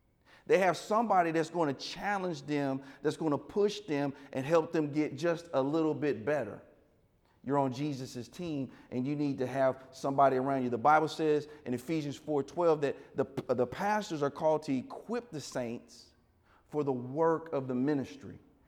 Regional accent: the South, United States; You know, I'm from the South, man.

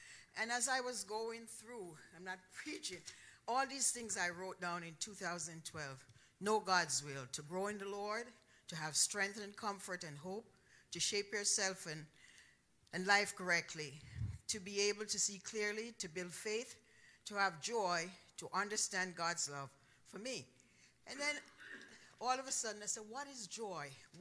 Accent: Jamaica; I'm a little darker because I'm from Jamaica

